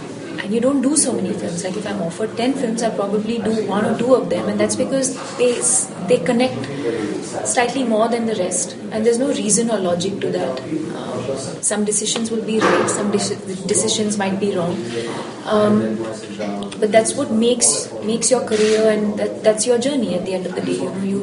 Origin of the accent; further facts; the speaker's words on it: South India, India; growing up in South India, I have been familiar with the language